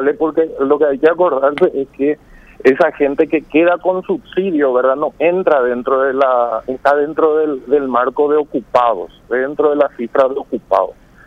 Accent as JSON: {"language": "Spanish", "country": "Paraguay", "said": "Somos paraguayos y tenemos que salir adelante."}